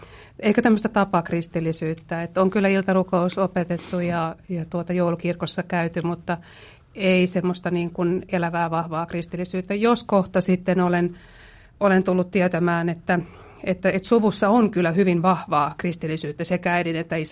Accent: Helsinki, Uusimaa, Finland; born there; ja olen taas syntyjään täältä Helsingistä.

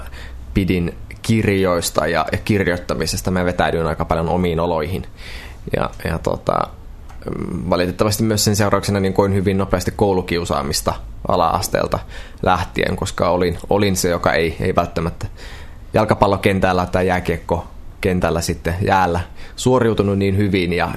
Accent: Kokkola, Central Ostrobothnia, Finland; first language Swedish; Finnish is a second language; No mun äidinkieli on itse asiassa ruotsi. Mä oon syntynyt kaksikieliseen perheeseen Kokkolassa vuonna 1993.

